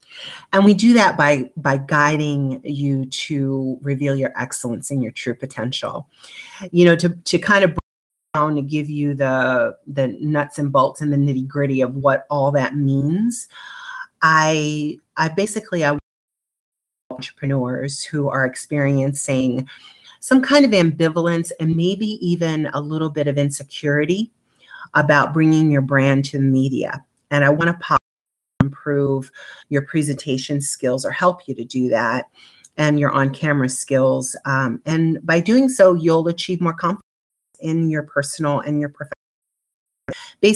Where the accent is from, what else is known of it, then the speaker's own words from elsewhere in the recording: New Jersey, United States; I am from South Jersey, southern New Jersey. We don't say Jersey in South Jersey. you say Jersey. Jersey is reserved for the Central and North Jersey folks. I grew up on a farm out there with my mom and my grandparents